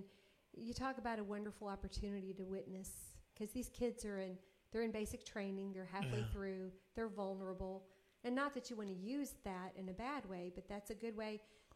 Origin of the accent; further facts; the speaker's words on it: Louisville, Kentucky, United States; And then I do a lot of singing in my hometown. I do a lot of jingles, local, regional.